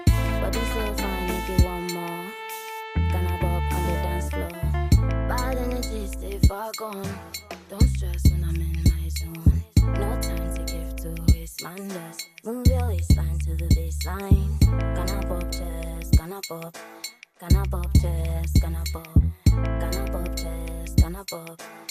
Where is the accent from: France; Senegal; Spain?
Senegal; il y a deux jours, j'ai discuté avec un collègue, je suis sénégalais.